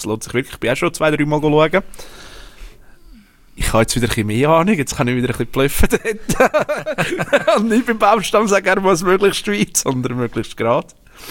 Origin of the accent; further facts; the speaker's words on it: Switzerland; Ja, also wenn ich als Schweizer muss, sage ich